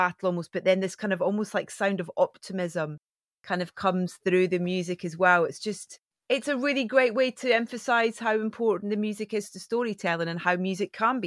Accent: Scotland, United Kingdom; It's really, really being Scottish, I connected with that immediately.

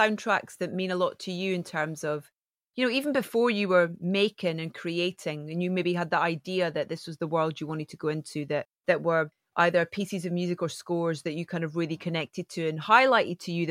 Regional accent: Scotland, United Kingdom; It's really, really being Scottish, I connected with that immediately.

